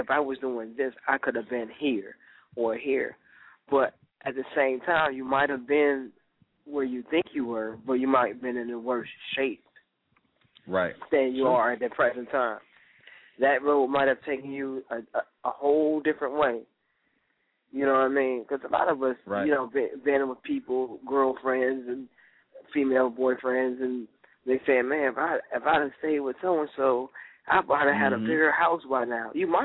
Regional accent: Detroit, Michigan, United States; now in Virginia, United States; I'm coming from Detroit, to Virginia area. Detroit has gone downhill. I definitely escaped something

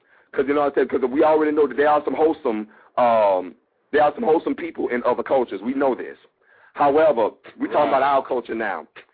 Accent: Atlanta, Georgia, United States; because I'm born and raised in Atlanta. And I'm a real native, not one of them other folk. I'm a real native. Yeah, born in, like I said, born in Greater Hospital, all that shit. Real native, went to Atlanta. Grew up in Atlanta Public Schools, okay?

